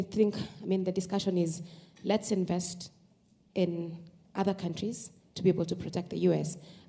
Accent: Kenya; I'm from Kenya. I'm a medical doctor.

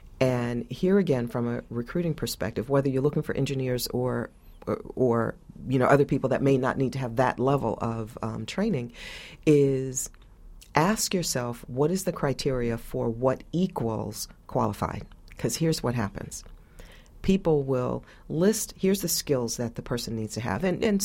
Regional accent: Northeast, United States; I may be different because I'm from the Northeast. I now live in the South

